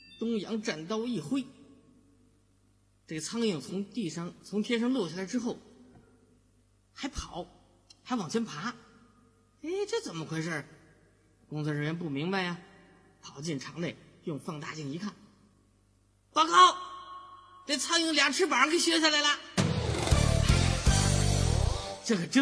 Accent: Xi'an, Shaanxi, China; now in Guangdong, China; 我从西安来到广东啊，

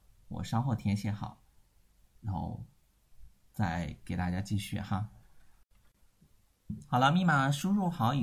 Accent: Nanchang, Jiangxi, China; 我老家是南昌的啊

